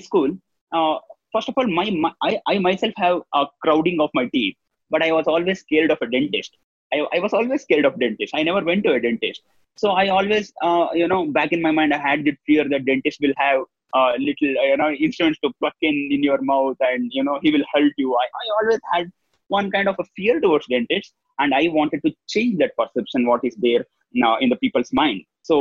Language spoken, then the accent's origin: English; India; My hometown is 100 kilometers away from the current city where I'm